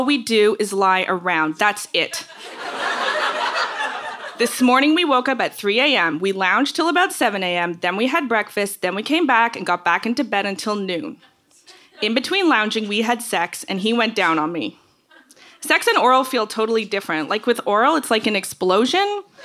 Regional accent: Toronto, Ontario, Canada; I'm from Canada. I grew up in Toronto. It's a big city

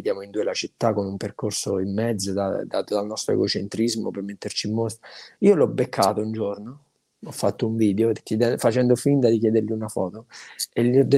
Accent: Abruzzo, Italy; io come ho già scritto mi sono vergognato da abruzzese per questa persona

